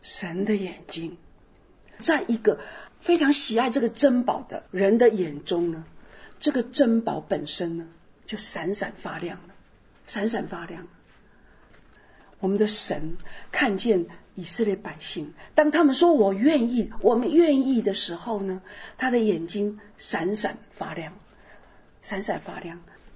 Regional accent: Taiwan; 我们从台湾来的人如果姓陈

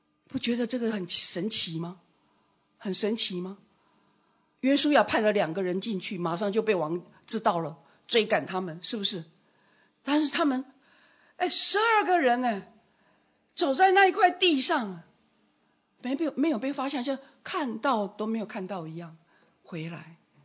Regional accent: United States; Chinese is a second language; 我们小时候在美国听到孩子讲

